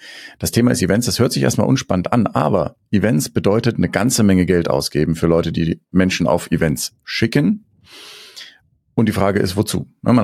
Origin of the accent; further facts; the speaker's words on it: Nuremberg, Bavaria, Germany; Ich bin ja ursprünglich in Nürnberg mal groß geworden.